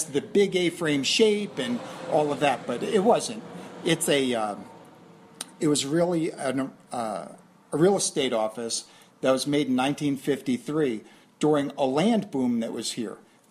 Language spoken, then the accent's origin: English; Bradley Beach, New Jersey, United States; Strangely enough, I was born and raised in New Jersey, never traveled much.